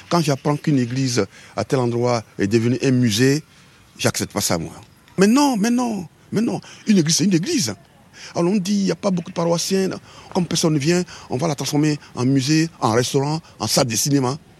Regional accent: Côte d’Ivoire; now in France; je suis originaire de la Côte d'Ivoire. Je suis en France depuis le 16 février 1985.

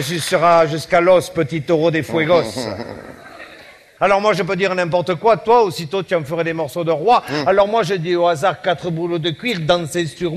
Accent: Toulouse, Occitanie, France; Tout le monde sait qu'on est Toulousain

